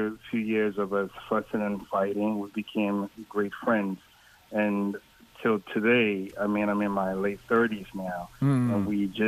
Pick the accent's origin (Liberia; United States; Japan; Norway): Liberia; born there; I was born in Liberia.